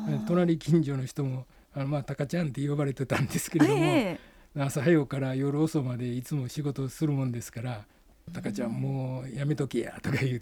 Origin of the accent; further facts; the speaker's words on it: Wakasa, Fukui, Japan; 私の出身は福井県若狭町と申すんですけれども、拉致被害者の千村さんご一家の小浜市、はい、あそこにある若狭高等学校を卒業いたしました。